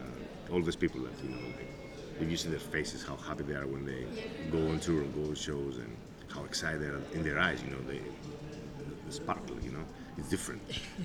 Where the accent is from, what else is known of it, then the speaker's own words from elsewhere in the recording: Greece; English is a second language; from Greece. Oh, I know. And I'm like, oh, okay. You know, yeah, sure, I know who you are.